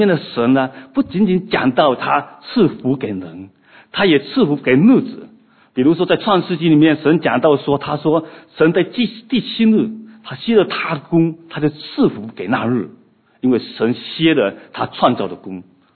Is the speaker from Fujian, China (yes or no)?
yes; Fujian, China; 我从福建来哈。